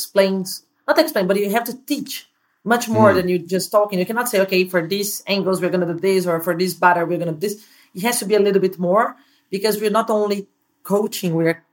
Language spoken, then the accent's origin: English; Brazil; when we started cricket here in my hometown, there was no cricket.